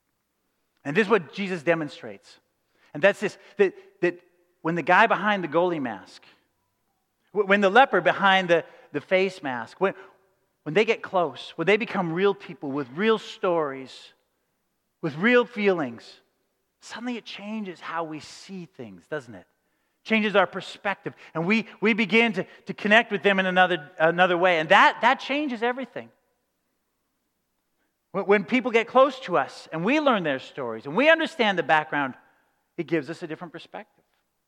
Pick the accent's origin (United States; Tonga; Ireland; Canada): Canada; Calgary, Alberta; I'm from Calgary, and we cheer for the Calgary Flames.